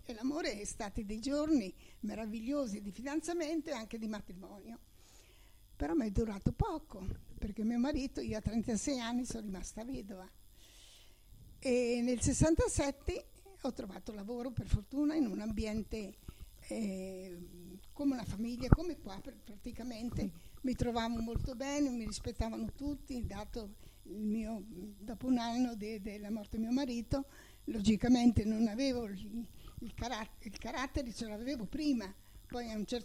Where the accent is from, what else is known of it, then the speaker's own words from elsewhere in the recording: Ancona, Marche, Italy; io sono nata in Ancona e ho vissuto nel rione Capodimonte.